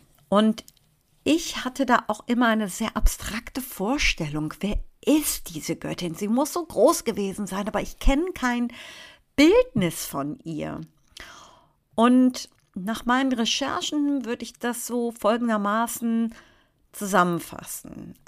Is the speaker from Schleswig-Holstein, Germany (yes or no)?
no; Cologne, North Rhine-Westphalia, Germany; ich bin ja Kölnerin und natürlich, ach, habe da auch sentimentale Gefühle beim Karneval. Ich bin ja hier in der Innenstadt geboren, in der Südstadt, um genauer zu sein.